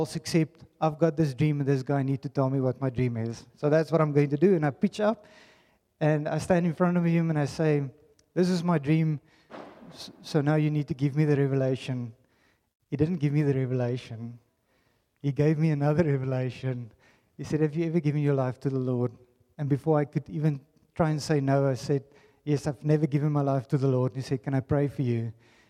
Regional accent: Pretoria, Gauteng, South Africa; I was born in Pretoria. Please don't judge me. I grew up in a typical Afrikaans church, Afrikaans community.

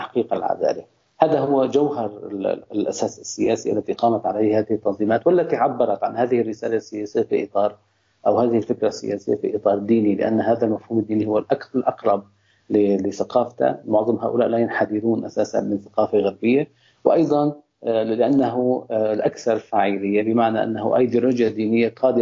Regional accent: Syria; فبالنسبة لي كسوري هذا الاستفتاء

